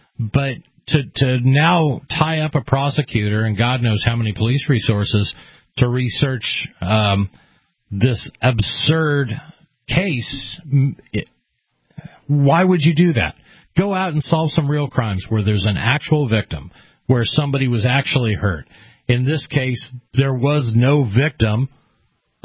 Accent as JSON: {"language": "English", "region": "Oregon", "country": "United States", "tie": "born or raised there", "said": "We're going to change gears a little bit and go back to my home state of Oregon."}